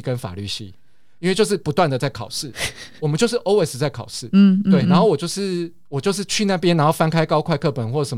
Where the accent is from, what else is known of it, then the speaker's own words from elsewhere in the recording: Tainan, Taiwan; 你可以想象台南的父母哈，就是我是台南人这样。